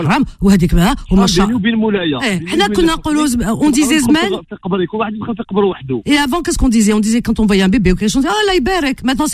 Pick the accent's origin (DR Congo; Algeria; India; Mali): Algeria; Cherchell, Tipaza Province; C'est typiquement, c'est à Cherchell, dans ma ville natale, ils font ça.